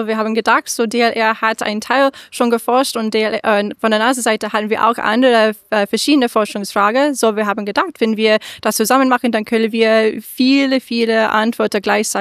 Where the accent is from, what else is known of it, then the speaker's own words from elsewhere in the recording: United States; German is a second language; so ich komme ursprünglich aus den USA